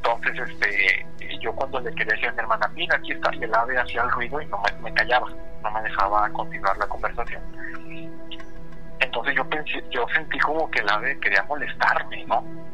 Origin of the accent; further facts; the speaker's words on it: Monterrey, Nuevo León, Mexico; moved away; pero en mi tiempo en México, cuando allá crecí y nací en Monterrey, pues sí era algo común, ¿no?